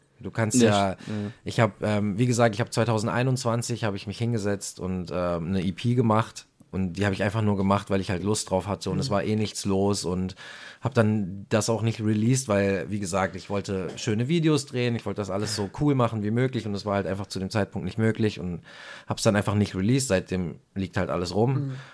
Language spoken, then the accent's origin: German; Karlsruhe, Baden-Württemberg, Germany; Also ich bin in relativ guten Umständen aufgewachsen in Karlsruhe, habe die Schule besucht, habe meine Ausbildung in Karlsruhe gemacht